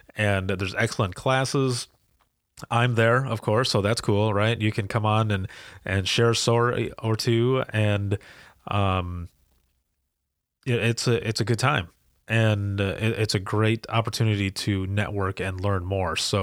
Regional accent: Michigan, United States; I come from Michigan. I hail from Michigan

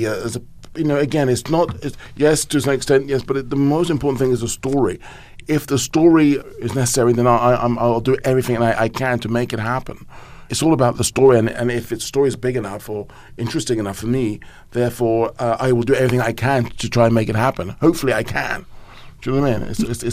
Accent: England, United Kingdom; me, myself, growing up in England, having a free education, going to university

